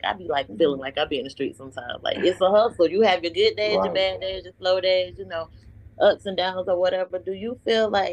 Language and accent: English; Georgia, United States; now in Florida, United States; I'm from Georgia, so I understand the togetherness. I moved to Florida.